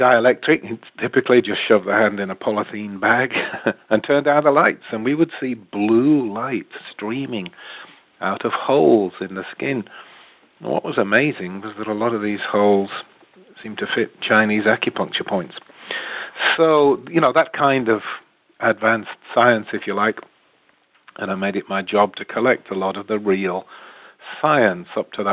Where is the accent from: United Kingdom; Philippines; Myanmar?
United Kingdom; now in United States; I'm a British MD living in California.